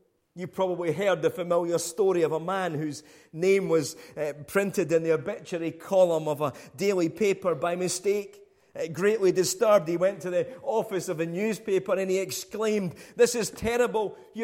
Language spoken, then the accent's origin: English; Crieff, Scotland, United Kingdom; I grew up back home in Crieff, always being known as